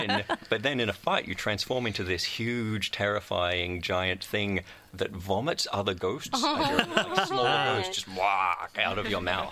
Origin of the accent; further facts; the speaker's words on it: Australia; which is a weird thing to experience as an Australian who didn't grow up with that.